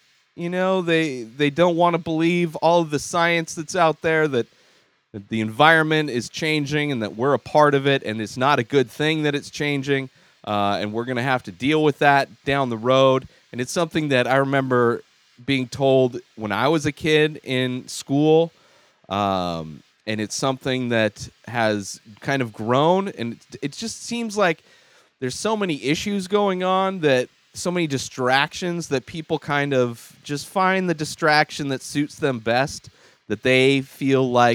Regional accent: California, United States; it kind of reminded me of where I grew up out in the Coachella Valley, where I am currently back. You know, just kind of desert landscape.

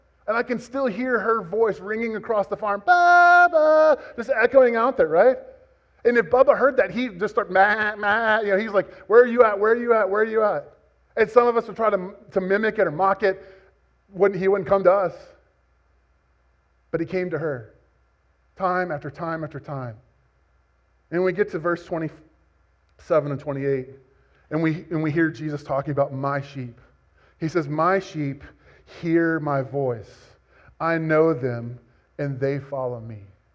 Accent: Austin, Texas, United States; despite growing up in Austin, I grew up, like, my high school years raised animals in FFA.

